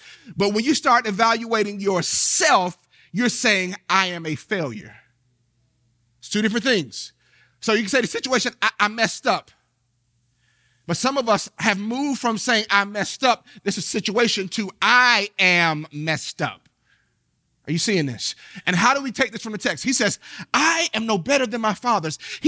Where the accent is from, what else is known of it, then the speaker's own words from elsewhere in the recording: Hillsborough, United States; I'm from Hillsborough. I'm a little country boy.